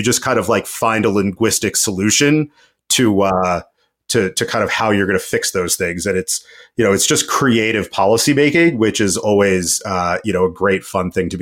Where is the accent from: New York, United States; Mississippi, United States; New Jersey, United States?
New Jersey, United States; Westwood; 100-plus-year-old bagel recipe from a place that we grew up outside in Westwood, New Jersey